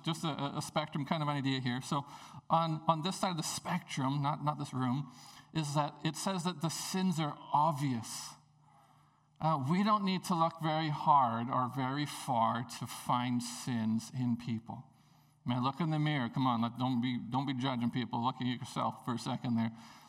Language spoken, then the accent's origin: English; Prince Rupert, British Columbia, Canada; when I grew up in Prince Rupert for the first 23 years of my life